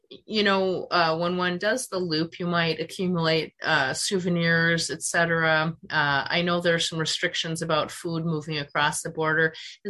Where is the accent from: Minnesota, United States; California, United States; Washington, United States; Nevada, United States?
Minnesota, United States; For example, I'm from Minnesota, and we had a lot more reds and golds, and here it's more golds and greens.